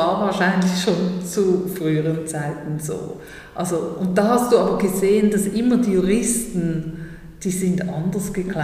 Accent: Switzerland; Ich komme aus der Schweiz, das wurde auch schon in den ersten Worten deutlich.

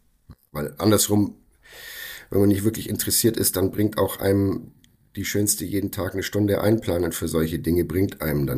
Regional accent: Kempten, Bavaria, Germany; in Kempten im Allgäu, wo ich aufgewachsen bin, LKWs ein- und ausgeladen

